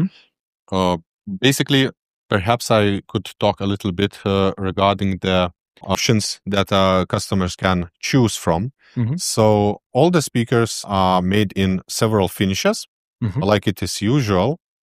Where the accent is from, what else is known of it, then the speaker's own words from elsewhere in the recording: Lithuania; I came from Lithuania